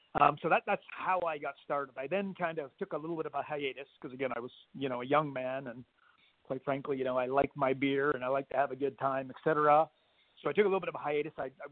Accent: Canada; now in Australia; I'm Canadian, and I wanted to stay in Australia.

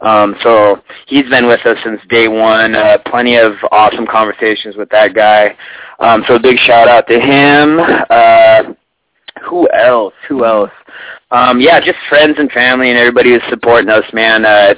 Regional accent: Okanogan, Washington, United States; Starting out back home in good Okanagan, Washington. That's where my hometown is.

